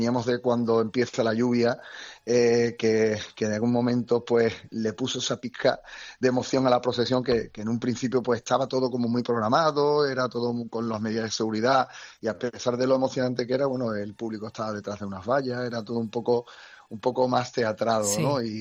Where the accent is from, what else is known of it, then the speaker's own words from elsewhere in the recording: Seville, Andalusia, Spain; Después de Sevilla, los sevillanos somos muy sevillanos.